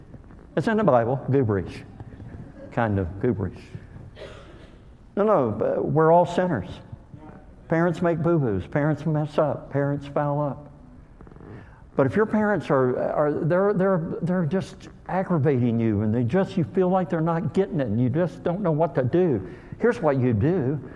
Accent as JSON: {"language": "English", "town": "LaGrange", "region": "Kentucky", "country": "United States", "said": "I was from LaGrange."}